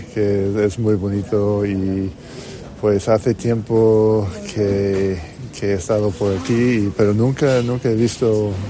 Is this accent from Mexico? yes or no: no; California, United States; Spanish is a second language; Soy un poco más viejo ahora. Sí, soy de California y ahora vivimos en Utah y en Virginia.